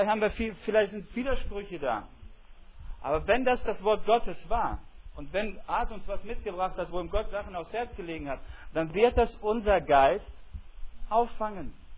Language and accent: German; Russia; now in Germany; genauso wie ich und vielleicht auch andere, und sagen, ich bin Aussiedler. Ich bin aus Russland gekommen.